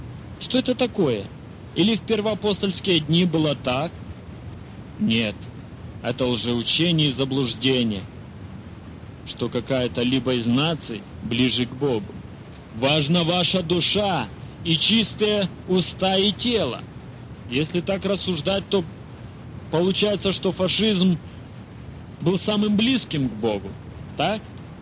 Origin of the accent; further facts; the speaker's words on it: Ukraine; Я сам украинец, но не понимаю украинцев